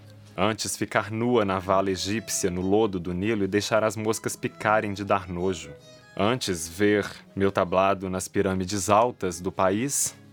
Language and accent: Portuguese; Belo Horizonte, Minas Gerais, Brazil; moved away; Eu não sou natural de São Paulo, eu sou de Belo Horizonte.